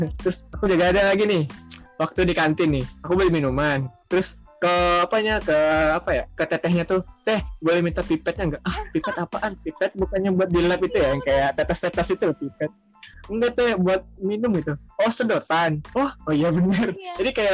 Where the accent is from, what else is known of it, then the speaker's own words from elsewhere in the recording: Padang, West Sumatra, Indonesia; aku emang walaupun aku orang Padang, jadi kayak cocok aja sih kalau ke Bandung tuh